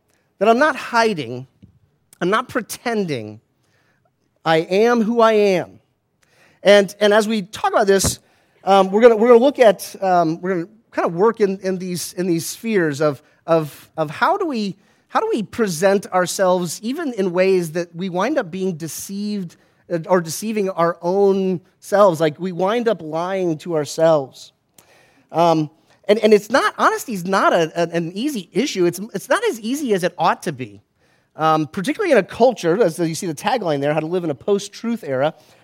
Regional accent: Florida, United States; I grew up in Florida.

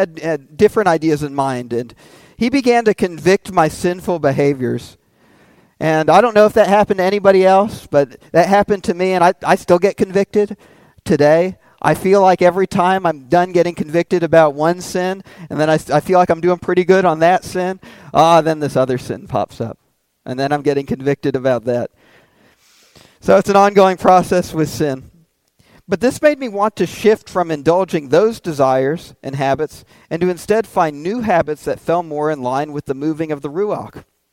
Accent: Nashville, Tennessee, United States; now in Oklahoma, United States; I grew up in Nashville, Tennessee. I wanted to become an actor. I wanted to move to New York, do theater. And the Lord miraculously brought me to Oklahoma.

